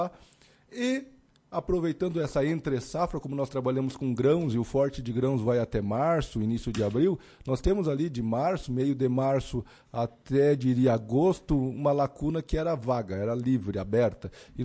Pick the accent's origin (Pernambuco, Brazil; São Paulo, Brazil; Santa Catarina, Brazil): Santa Catarina, Brazil; also born or lived in Vacaria; now in Lagoa Vermelha, Brazil; eu sou catarinense, mas moro há muitos anos aqui no Rio Grande do Sul, em Lagoa Vermelha, e já morei em Vacaria também.